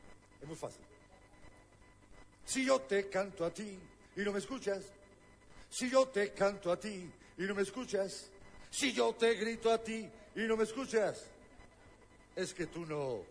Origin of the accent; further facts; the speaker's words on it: Huelva, Andalusia, Spain; de Huelva.